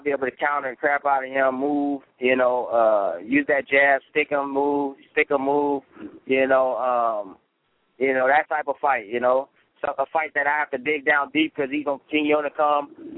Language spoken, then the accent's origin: English; Palm Springs, California, United States; I can't even fly out of my hometown here in Palm Springs.